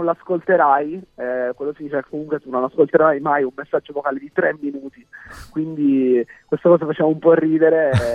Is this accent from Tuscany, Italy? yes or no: no; Catania, Sicily, Italy; Adesso sono in provincia di Catania, nella mia terra.